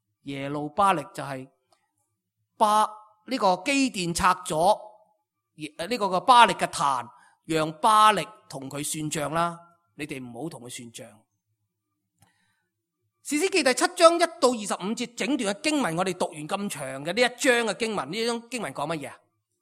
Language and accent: Cantonese; Hong Kong; 我哋香港人呢一个月里面咧，成日都有呢啲嘅新闻啊